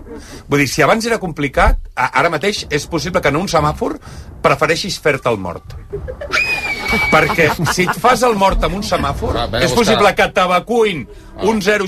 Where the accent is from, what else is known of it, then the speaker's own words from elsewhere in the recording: L'Hospitalet de Llobregat, Catalonia, Spain; perquè jo sóc de l'Hospitalet, i si Barcelona està malament, l'Hospitalet és un infern